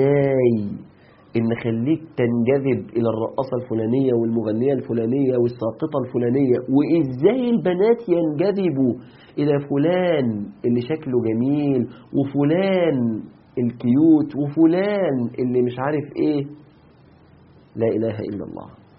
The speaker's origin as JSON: {"language": "Arabic", "country": "Egypt", "said": "عندنا في مصر ما شاء الله ما شاء الله، علشان يعني نفتخر ان احنا بنضيع شباب وبنات البلد"}